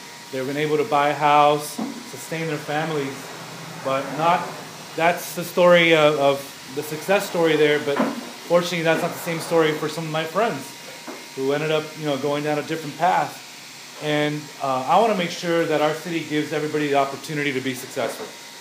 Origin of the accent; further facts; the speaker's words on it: San Diego, California, United States; And now I'm raising my own family in the same neighborhood that I grew up in Logan Heights.